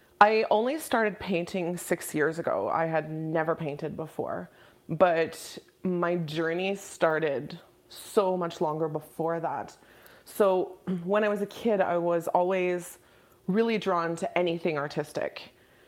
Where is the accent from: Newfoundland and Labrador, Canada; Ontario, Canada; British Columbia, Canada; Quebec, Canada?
Quebec, Canada; I was young because I grew up in Quebec, and my last year of high school, I was still 16.